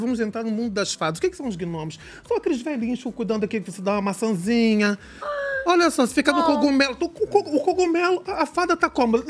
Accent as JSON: {"language": "Portuguese", "region": "Rio de Janeiro", "country": "Brazil", "said": "É que eu sou de Madureira, né, gente?"}